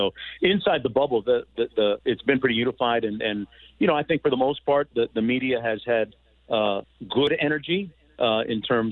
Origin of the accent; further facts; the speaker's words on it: Toronto, Ontario, Canada; experiencing up in Canada too, when I grew up in Toronto.